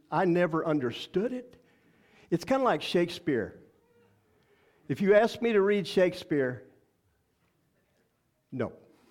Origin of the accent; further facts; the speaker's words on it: Texas, United States; I've told you before, when I was raised in Texas, I can wallow in poison ivy.